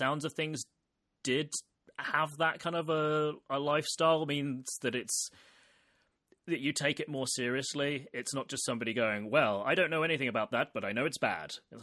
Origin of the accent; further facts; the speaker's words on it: United Kingdom; As a British person, you do feel like you have to make sure that people know, I don't want that back.